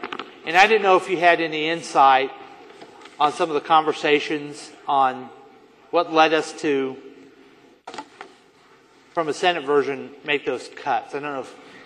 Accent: United States; I'm from Jackson County.

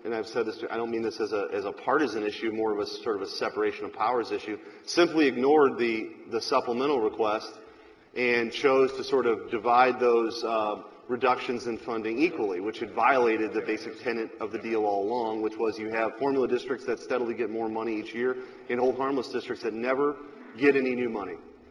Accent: St. Louis, Missouri, United States; you and I both accept we come from the St. Louis metropolitan area.

